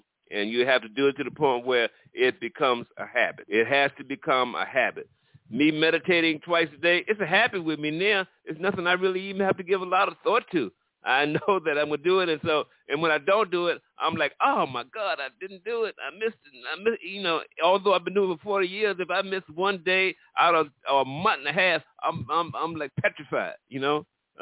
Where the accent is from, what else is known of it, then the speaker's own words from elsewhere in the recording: East Coast, United States; I grew up on the East Coast near the Chesapeake Bay, and I loved crabs, and I must admit that.